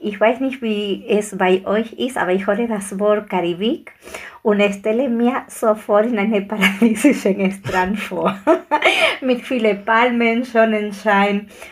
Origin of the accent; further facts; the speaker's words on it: Spain; Und ihr weiß schon, wir Spanier, wir essen gerne.